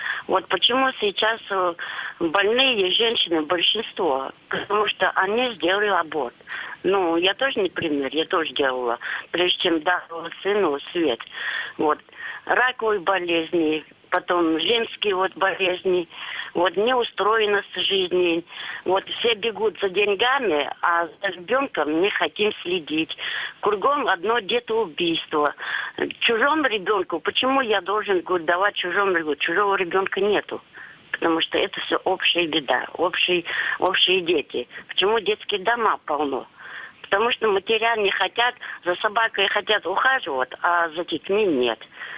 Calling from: Ryazan, Ryazan Oblast, Russia; Я звоню вам из Рязани.

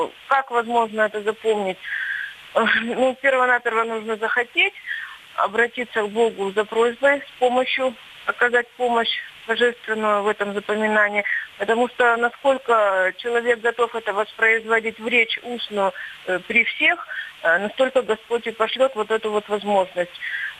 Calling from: Yekaterinburg, Sverdlovsk Oblast, Russia; Здравствуйте, я звоню из Екатеринбурга

